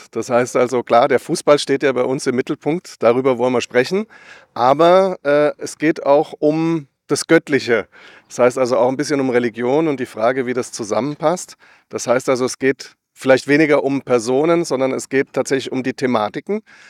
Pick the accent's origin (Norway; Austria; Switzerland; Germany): Germany; Frankfurt, Hesse; muss ich wahrscheinlich als Frankfurter so sagen.